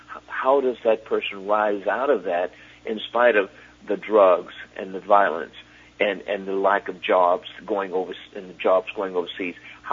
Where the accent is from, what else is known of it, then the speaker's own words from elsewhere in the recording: Alabama, United States; When I was growing up in Alabama in the 50s and 60s